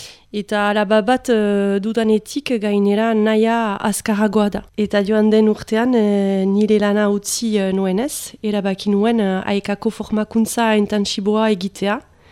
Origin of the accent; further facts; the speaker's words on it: Saint-Jean-de-Luz, Nouvelle-Aquitaine, France; Basque is a second language; now in Ascain, France; be Donibane Luitzunekoa naiz, eta badu orain amak urte azkainen bizi naizela, nire familiarekin.